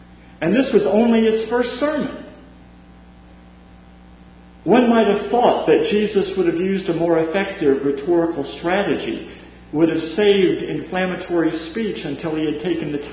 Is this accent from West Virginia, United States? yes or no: yes; Williamson, West Virginia, United States; I've got to preach in my hometown, in Williamson, West Virginia. And it is a thrill.